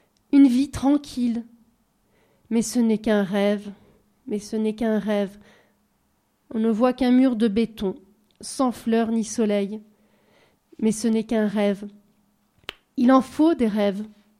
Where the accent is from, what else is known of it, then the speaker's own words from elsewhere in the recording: Nice, Provence-Alpes-Côte d'Azur, France; born there; Non, je suis née à Nice, près de la mer.